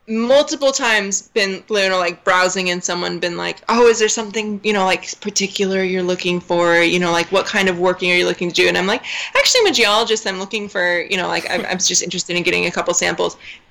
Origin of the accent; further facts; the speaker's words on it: Seattle, Washington, United States; Yeah, so I'm originally from Seattle.